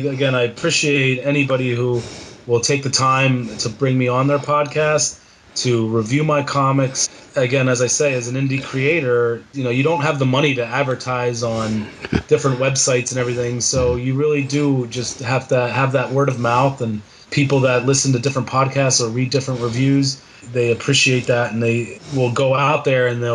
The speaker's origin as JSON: {"language": "English", "town": "Philadelphia", "region": "Pennsylvania", "country": "United States", "tie": "born or raised there", "lives_now": "Boston, United States", "said": "It's my hometown. It's where I was born and raised. So I have family there. And then, of course, Boston is where I'm living now."}